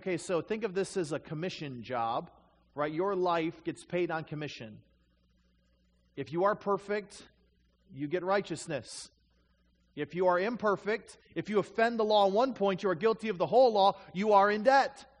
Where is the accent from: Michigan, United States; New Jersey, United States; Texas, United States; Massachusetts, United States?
Michigan, United States; I grew up in Michigan, and so Traverse City always has the cherry festival.